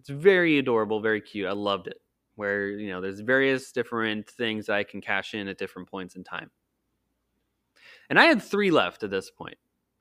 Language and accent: English; Hershey, Pennsylvania, United States; I am originally from Central Pennsylvania, South Central Pennsylvania, if you will. Originally from the Hershey area